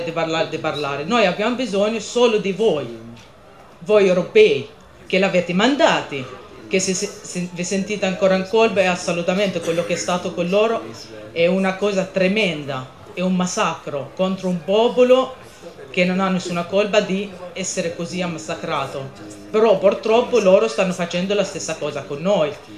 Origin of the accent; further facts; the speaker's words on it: Palestine; Italian is a second language; quelli che stanno nella mia terra, non l'ho mai voluta.